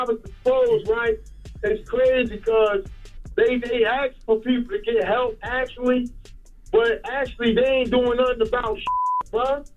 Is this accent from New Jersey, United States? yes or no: yes; New Jersey, United States; I always listen to y'all, bro. I'm from North New Jersey.